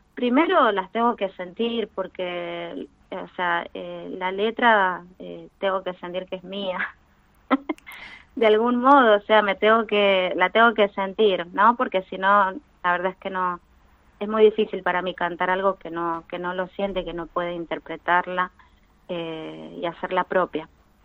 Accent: San Juan, Argentina; now in Buenos Aires, Argentina; Sí, soy sanjuanina de la capital.

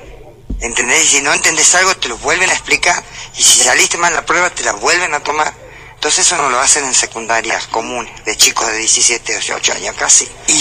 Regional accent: Buenos Aires, Argentina; Sí, primaria sí, en La Ferrer, en Buenos Aires. Yo soy de Buenos Aires, no soy de aquí.

